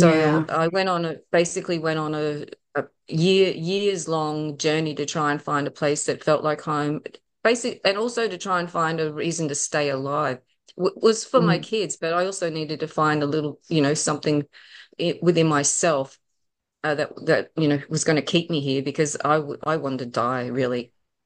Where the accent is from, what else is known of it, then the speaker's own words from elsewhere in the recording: Australia; born there; I was born in Australia